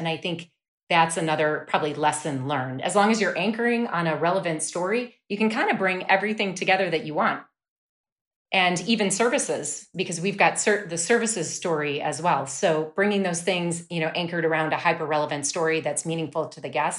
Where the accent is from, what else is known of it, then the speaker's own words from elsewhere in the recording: Wisconsin, United States; I grew up in Wisconsin. I went to University of Wisconsin-Madison.